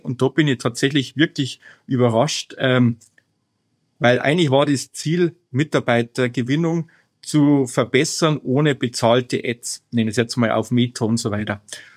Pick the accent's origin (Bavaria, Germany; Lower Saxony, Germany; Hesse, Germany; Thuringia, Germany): Bavaria, Germany; Wobei ich natürlich schon als Bayer natürlich auch die Grundhaltung habe